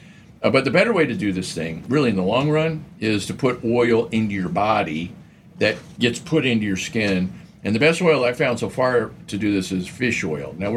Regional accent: Oregon, United States; Now, I grew up in Oregon, where it's moist.

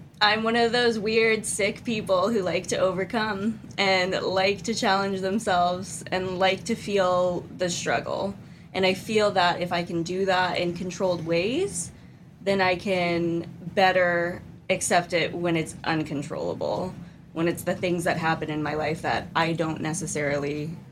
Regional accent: Fairbanks, Alaska, United States; So for me, born and raised in Fairbanks, been here 32 years

